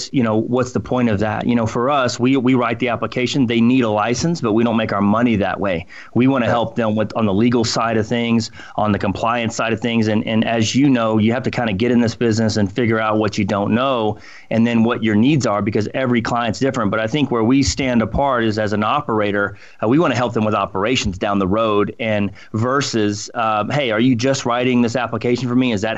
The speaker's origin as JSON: {"language": "English", "region": "Colorado", "country": "United States", "tie": "born or raised there", "said": "this is new for us because we grew up in Colorado, and everything mm-hmm. is compliance driven first."}